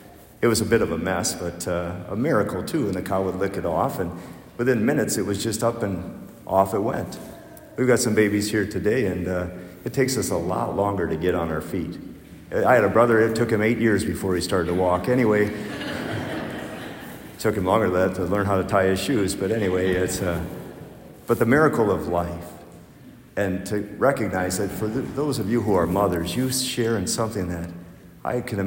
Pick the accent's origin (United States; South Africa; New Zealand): United States; Wisconsin; I grew up in Crawford County. It's the driftless area, right? The glacier missed that section, so there are a lot of hills.